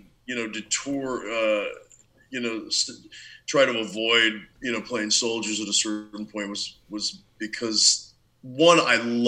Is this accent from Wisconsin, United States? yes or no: no; New York, United States; I was born in New York, and my mother's from Texas. My dad moved to New York. And so out in New York, I moved around a bit as a kid.